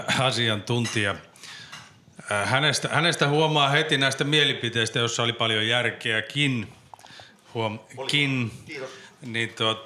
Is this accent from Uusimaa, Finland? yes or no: yes; Kerava, Uusimaa, Finland; Minä kun olen Keravalta, niin minä joudun käsin huitomaan ja yrittämään löytämään epätoivoisesti sanoja.